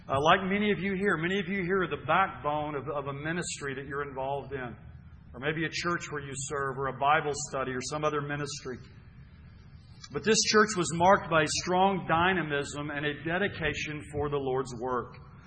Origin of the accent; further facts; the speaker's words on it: Edmond, Oklahoma, United States; I'm from Oklahoma City, from Edmond, Oklahoma, the Oklahoma City area.